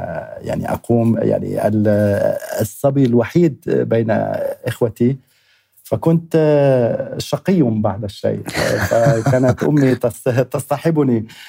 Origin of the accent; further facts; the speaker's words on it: Beirut, Beirut Governorate, Lebanon; also born or lived in United States; ونشأت هنا في بيروت … ودرست في الجامعة الأمريكية ثم سافرت إلى الولايات المتحدة الأمريكية وأكملت دراستي الماجستير ولاحقا الدكتوراه